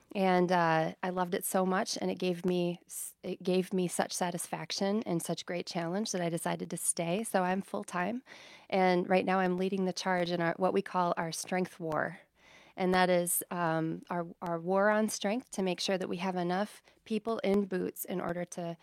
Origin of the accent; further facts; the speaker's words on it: Darlington, Wisconsin, United States; I born and raised in Darlington, Wisconsin.